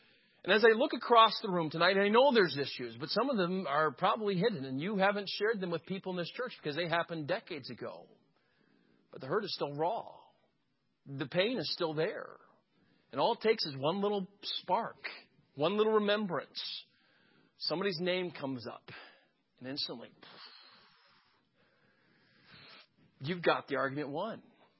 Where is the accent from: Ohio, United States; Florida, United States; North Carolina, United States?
Florida, United States; I grew up in Florida. We've got live oak trees and we've got cypress nubs everywhere. It's impossible to grow up in Florida and not trip on a root.